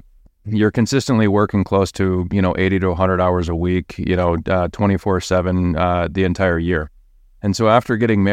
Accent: Rochester, Minnesota, United States; we ended up moving back to my hometown of Rochester, Minnesota, and I became a real estate agent.

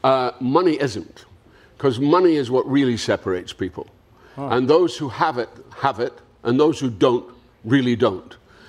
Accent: Dundee, Scotland, United Kingdom; I was back in my hometown of Dundee in Scotland

